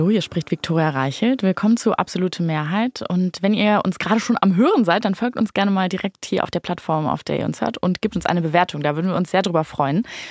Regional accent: Wolfsburg, Lower Saxony, Germany; Ich bin aus Wolfsburg. Da hat der Führerschein natürlich nochmal eine andere Bedeutung.

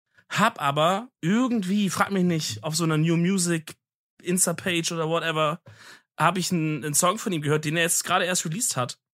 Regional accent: Baden-Württemberg, Germany; Ja, und ich als Schwabe sag halt

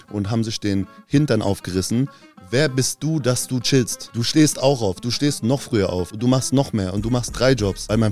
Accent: Hanau, Hesse, Germany; Und ich komme ursprünglich aus Hanau.

